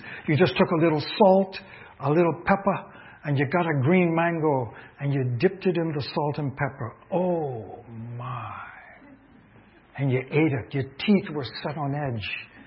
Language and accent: English; Trinidad & Tobago; also born or lived in Barbados / Guyana; I grew up in the Caribbean. I grew up in Trinidad and Tobago, Barbados, and I've learned as a child to adapt to the culture very quickly.